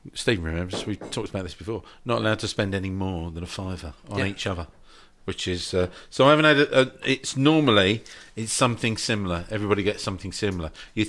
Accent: England, United Kingdom; "I'm from England, Mr. McCoy." He went, "How old are you?" I went, "Oh, I'm 47, Mr. McCoy."

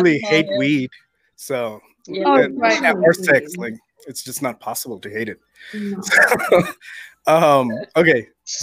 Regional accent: Saudi Arabia; Second was I grew up in Saudi Arabia.

